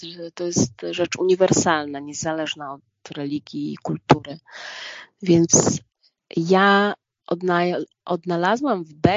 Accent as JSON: {"language": "Polish", "town": "Białystok", "region": "Podlaskie Voivodeship", "country": "Poland", "tie": "born there", "said": "bo my wszyscy, którzy urodziliśmy się w Białymstoku, i mamy pamięć tego miasta, jesteśmy białystokerami."}